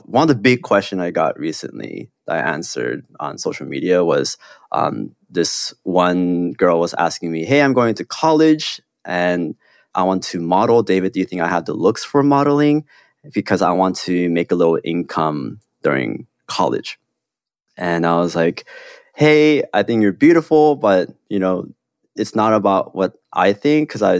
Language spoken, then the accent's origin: English; South Korea; also born or lived in Hong Kong; I grew up in Korea and Hong Kong, and I have like very stereotypically Korean parents